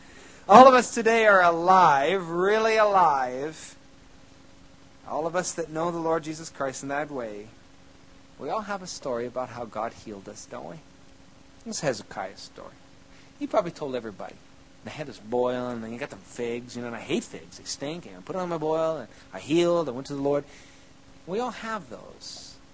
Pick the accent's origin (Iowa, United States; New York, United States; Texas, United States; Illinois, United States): Iowa, United States; now in Wisconsin, United States; I mean, I'm from Iowa, okay? So I realize that's a place to leave.